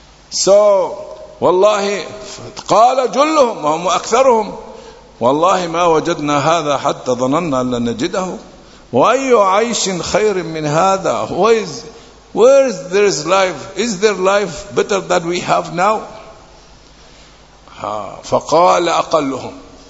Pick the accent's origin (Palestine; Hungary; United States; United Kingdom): Palestine; we are from Palestine, the people asking me what we can do for Palestine. We are Palestinians, we are nearby.